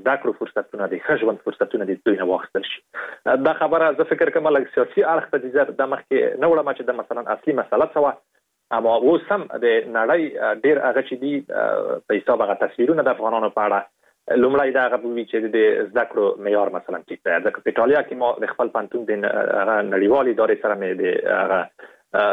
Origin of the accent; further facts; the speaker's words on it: Afghanistan; په دې باندې مې لیکلي وو چې زه د افغانستان یم